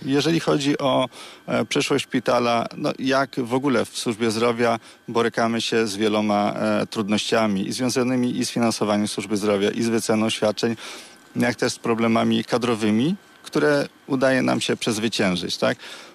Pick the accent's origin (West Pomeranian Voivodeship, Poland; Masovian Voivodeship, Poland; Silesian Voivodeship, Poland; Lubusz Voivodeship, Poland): Lubusz Voivodeship, Poland; Żagań; jestem synem ziemi lubuskiej, urodziłem się w Żeganiu, mój tato w Żarach, moja mama we Wrocławiu, spędziłem wczesne dzieciństwo tutaj, tak?